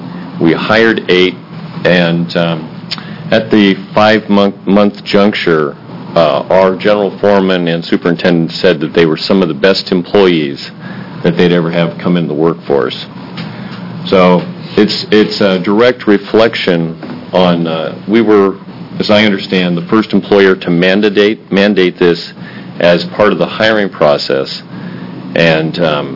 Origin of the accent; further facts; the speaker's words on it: McMinnville, Oregon, United States; I am from McMinnville, Oregon.